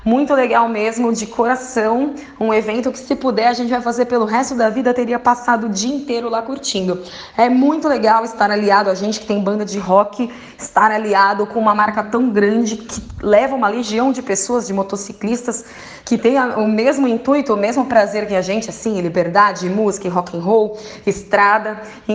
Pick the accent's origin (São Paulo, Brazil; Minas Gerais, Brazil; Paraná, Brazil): São Paulo, Brazil; Santos; Nós somos de Santos, a banda é residente de Santos.